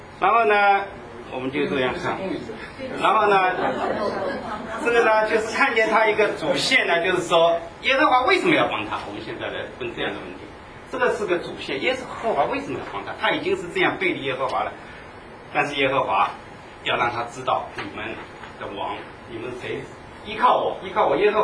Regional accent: China; 我们中国人就说像一个逃荒一样的，对不对？

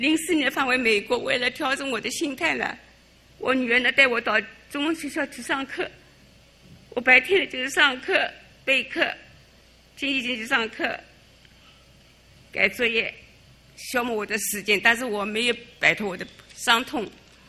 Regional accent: China; born there; 我出生在大陆，我是一个没有任何宗教信仰背景的一个家庭出生的，

